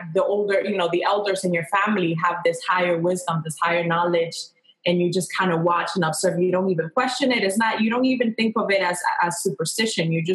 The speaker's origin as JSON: {"language": "English", "region": "Santo Domingo", "country": "Dominican Republic", "tie": "born or raised there", "said": "I grew up I was born in Dominican Republic, in Santo Domingo"}